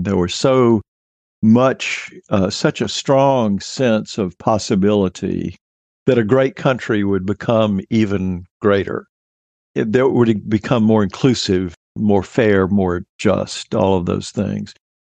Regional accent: Mobile, Alabama, United States; I was living in Alabama when the decade started in Mobile down on the Gulf Coast. And I was in junior high school, which is what we called it then, when the 1960s began.

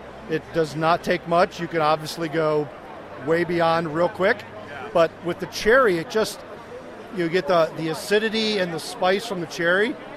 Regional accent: Chardon, Ohio, United States; I'm from Chardon, Ohio.

